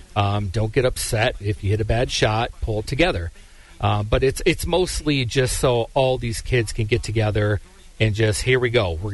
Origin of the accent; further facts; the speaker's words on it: Michigan, United States; I grew up in Michigan. Golf was a fall sport, so we got to practice all summer.